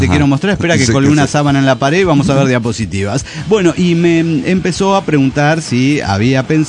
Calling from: Mérida, Yucatán, Mexico; de Mérida, Yucatán.

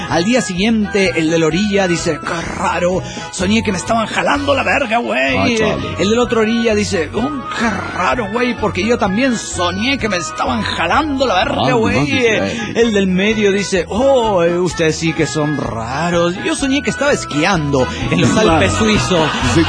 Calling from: Cuernavaca, Morelos, Mexico; de Cuernavaca, Morelos

